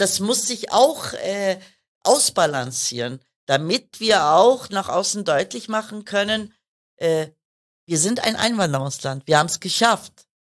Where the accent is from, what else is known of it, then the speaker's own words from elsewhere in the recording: Germany; Ich meine, Deutschland ist meine Heimat